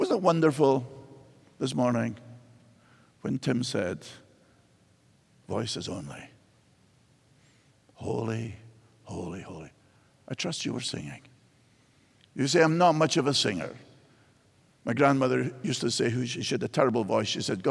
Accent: Scotland, United Kingdom; now in United States; So, well, you know, I'm from Scotland.

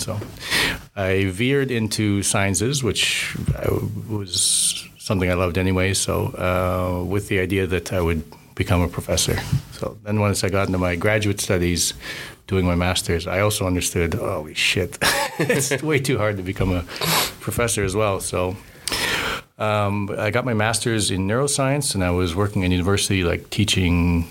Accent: Canada; moved away as an adult; now in Norway; I'm a Canadian guy, came here to Lervig about 10 years ago.

